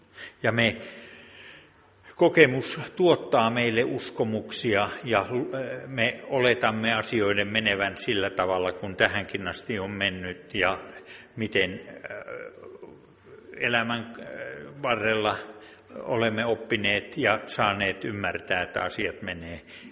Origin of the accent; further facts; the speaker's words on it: Alajärvi, South Ostrobothnia, Finland; also born or lived in Kuusamo; now in Kaavi, Finland; Itse olen tuolta Alajärveltä. Olen ollut tuolla Kaavilla nyt 3,5 vuotta. Ja sitä tulin sinne Kuusamosta, jossa olin 5 vuotta seurakunnan paimenena.